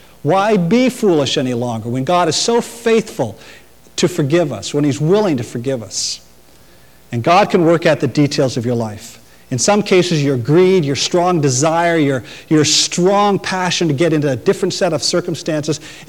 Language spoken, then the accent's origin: English; Canada; I was going to be intolerant and insulting, but I'm a Canadian.